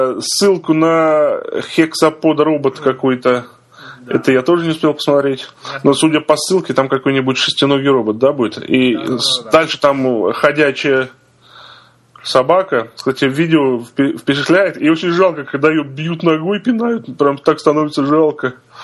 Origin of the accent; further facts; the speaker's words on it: Volgograd, Volgograd Oblast, Russia; Поскольку Волгоград это мой родной город, я опознал сразу маршрут, где он катается.